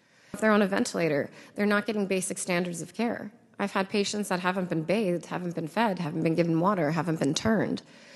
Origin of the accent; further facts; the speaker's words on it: United States; though granted I am biased being an American.